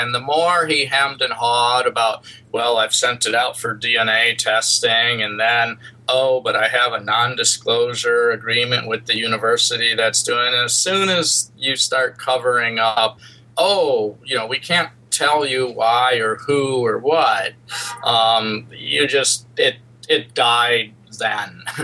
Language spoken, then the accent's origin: English; United Kingdom; despite being British and loving to put odds on betting boards